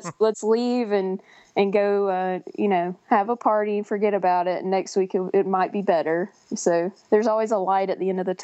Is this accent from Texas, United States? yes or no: no; Meridian, Mississippi, United States; We ended up moving to Mississippi. I grew up in Meridian, and I guess that was how I escaped, narrowly.